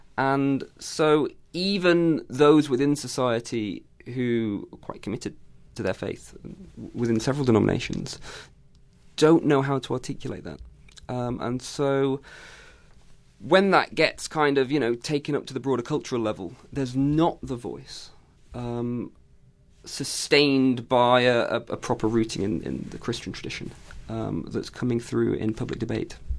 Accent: United Kingdom; just growing up in Britain.

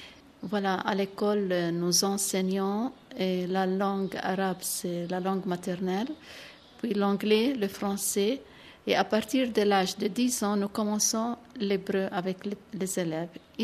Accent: Bethlehem, West Bank, Palestine; born there; French is a second language; also born or lived in Italy; now in Jerusalem; je suis née à Bethléem et maintenant je suis à Jérusalem depuis 14 ans. Mais quand même, j'étais à l'étranger selon les besoins de la congrégation. J'étais en Italie pour 12 ans.

